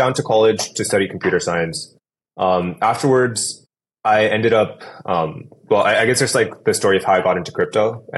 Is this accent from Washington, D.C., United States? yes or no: no; California, United States; So my story is that I grew up in the Bay Area. I lived in different parts of the South Bay, East Bay, and then I ended up going down to college in LA. So I've been basically in California most of my life.